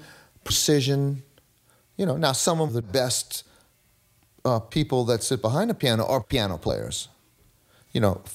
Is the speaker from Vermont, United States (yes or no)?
no; New Orleans, Louisiana, United States; Space is very important, and especially growing up in New Orleans.